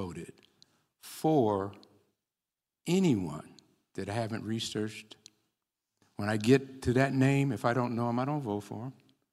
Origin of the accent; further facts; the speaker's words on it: Cleveland, Ohio, United States; I grew up privileged. What's that mean? I grew up in Glenville in Cleveland. Anybody know Glenville?